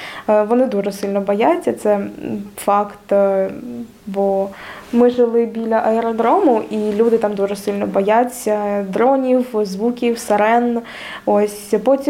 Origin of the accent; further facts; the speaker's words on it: Crimea, Ukraine; Я народилась в Криму